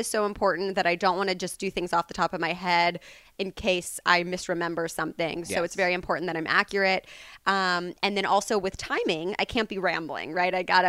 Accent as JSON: {"language": "English", "town": "Kansas City", "region": "Missouri", "country": "United States", "tie": "born or raised there", "said": "I went to Indiana University after growing up in Kansas City."}